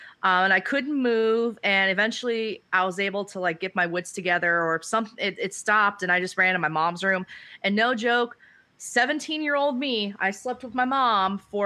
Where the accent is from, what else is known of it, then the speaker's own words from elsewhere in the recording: San Diego, California, United States; now in Raleigh, United States; lived in San Diego my whole life, but I went to Kentucky 2 or 3 weeks at a time during the summers. Yeah, and then I moved to Raleigh almost about 2.5 years ag